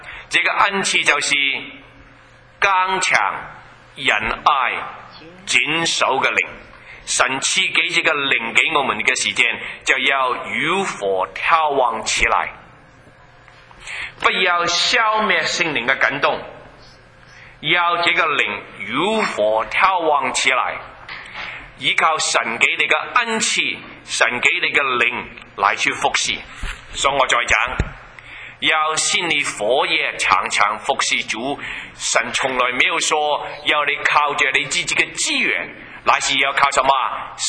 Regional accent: China; 我们中国人不是聋人的后裔，我们中国人是神的儿子儿女，是神教我的。

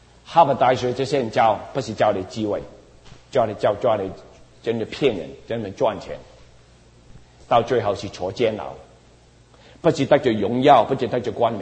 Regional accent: Hong Kong; moved away; 我们从香港来的人，我以前三十多年前来这里

